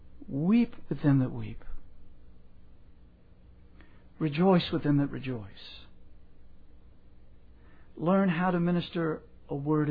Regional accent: Louisiana, United States; I grew up in South Louisiana where I heard on a regular basis

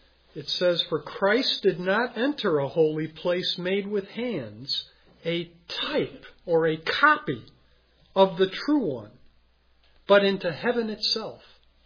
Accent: Chicago, Illinois, United States; And I grew up in Chicago, you know, and they had the slaughterhouses

